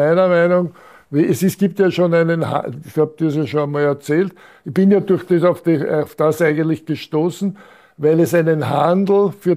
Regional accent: Austria; Also wenn ich da als Österreicher sitze, muss ich in Österreich eine Konzession haben

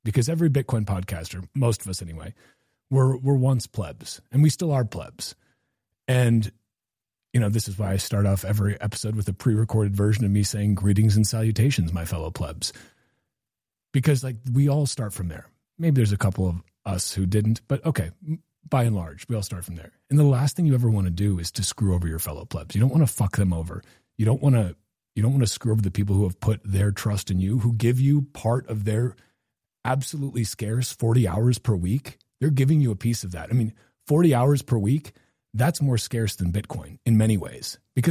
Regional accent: United States; because, you know, as an American, you like listening to a British person

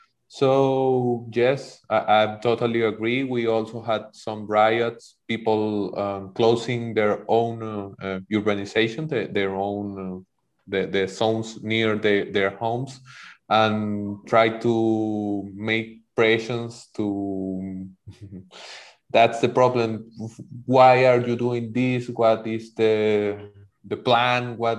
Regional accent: Venezuela; Yeah, I think that the worst year for many of the Venezuelans was that 2016, because we have tw

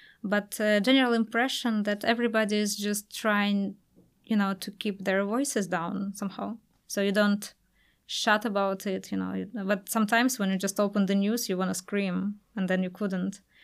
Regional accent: Novosibirsk, Novosibirsk Oblast, Russia; English is a second language; I'm from Novosibirsk, which is south part of Siberia. We call it capital of Siberia. All the trees are taiga.

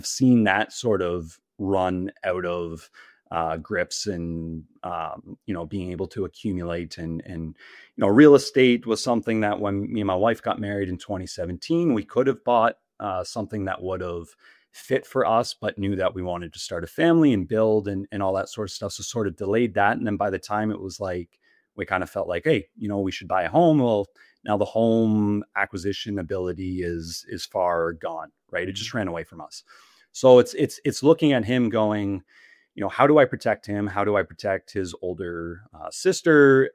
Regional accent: Canada; I'm from Canada

